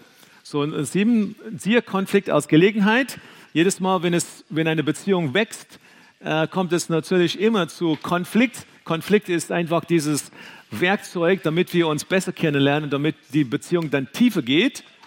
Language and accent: German; South Africa; moved away; ich erzähle, hey, ich bin aus Südafrika gekommen, ich bin hier und so weiter, ich mache dieses und jenes.